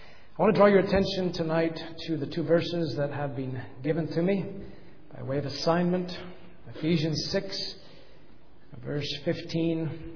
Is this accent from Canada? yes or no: yes; Canada; also born or lived in Banbridge, Northern Ireland; now in United States; I was born in Banbridge, I grew up in Canada